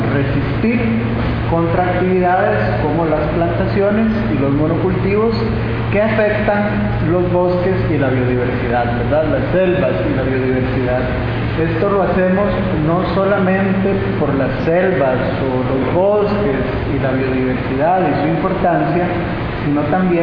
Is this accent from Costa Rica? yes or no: yes; Costa Rica; soy de Costa Rica